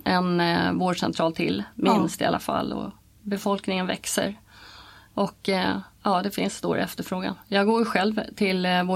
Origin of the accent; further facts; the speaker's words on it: Arlöv, Skåne, Sweden; also born or lived in Stockholm; Jag växte upp, ja, 2 år bodde jag i Stockholm och sen så flyttade mina föräldrar ner till Malmö. Så då bodde vi i Arlöv till jag fyllde 7.